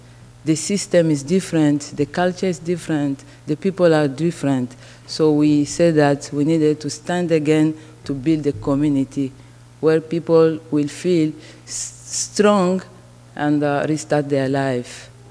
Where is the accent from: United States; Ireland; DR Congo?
DR Congo; English is a second language; I am from the Congo and the co-founder of Women's Refugee Care. I'm sorry, I speak more than 5 languages